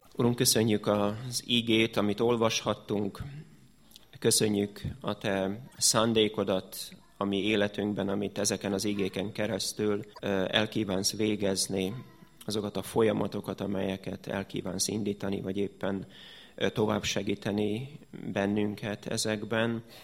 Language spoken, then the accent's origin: Hungarian; Hungary; born there; Egyszer állampolgárai vagyunk annak az országnak, amelyben születtünk, ez Magyarország.